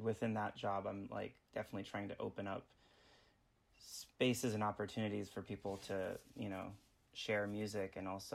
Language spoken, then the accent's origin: English; Brooklyn, New York, United States; amongst other various projects. I'm from Brooklyn, New York.